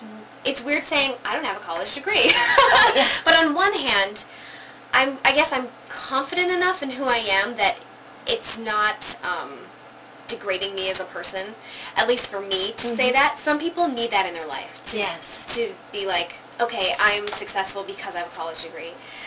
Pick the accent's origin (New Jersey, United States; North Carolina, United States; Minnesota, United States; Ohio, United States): Minnesota, United States; Minneapolis; I was offered a full-time apprenticeship position at a theater I worked at growing up in Minneapolis, the Children's Theater Company